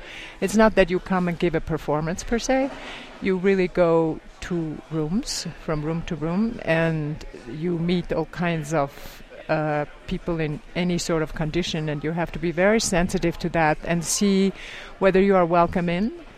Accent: Switzerland; And I grew up in Switzerland in the circus world with great enthusiasm.

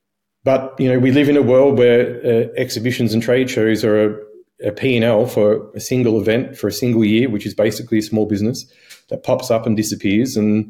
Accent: Australia; I'm Australian, so if I was in Australia

